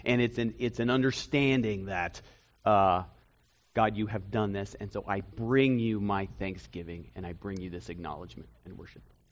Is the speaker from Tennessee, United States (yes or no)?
no; Maine, United States; So I grew up in Maine